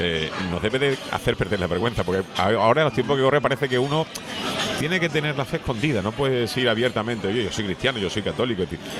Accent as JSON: {"language": "Spanish", "town": "Seville", "region": "Andalusia", "country": "Spain", "tie": "born there", "said": "Yo nací en Sevilla y más puntualmente en un barrio de Sevilla que se llama Triana."}